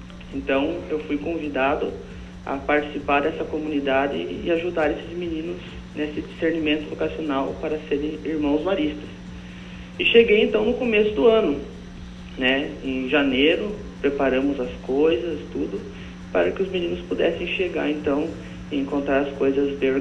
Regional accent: Santa Catarina, Brazil; now in Dourados, Brazil; eu sou natural de Santa Catarina, certo?

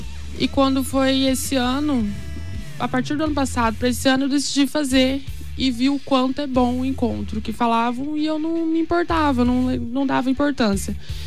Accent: Dourados, Mato Grosso do Sul, Brazil; Eu sou daqui mesmo, de Dourados.

